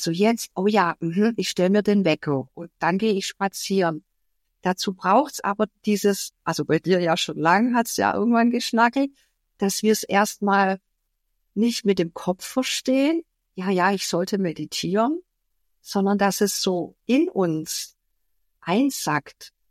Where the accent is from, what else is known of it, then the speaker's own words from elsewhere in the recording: Swabia, Germany; also bei uns im Schwabenland sagt man, dass es erstmal so schnackelt.